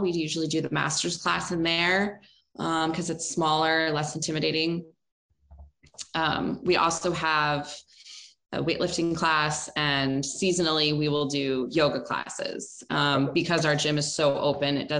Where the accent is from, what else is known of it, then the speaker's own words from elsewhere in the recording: Baltimore, Maryland, United States; I'm from Baltimore, which is less cool.